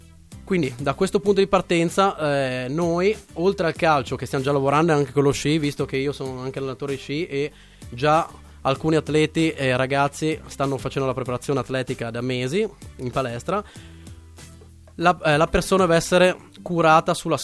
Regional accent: Verzegnis, Friuli-Venezia Giulia, Italy; che io sono di Verzegnis, un bellissimo ricordo

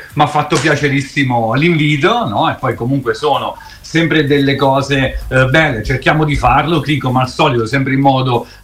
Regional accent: Campania, Italy; Un altro è proprio la mia terra, il Cilento, anche lì appunto patria della dieta mediterranea

